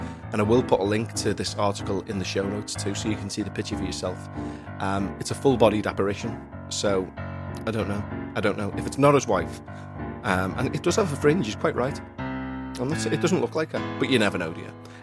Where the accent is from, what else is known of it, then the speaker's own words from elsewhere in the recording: Aintree, North West England, United Kingdom; something very terrifying has happened in my hometown. Yes, in Aintree, which is a suburb of Liverpool where they host the Grand National.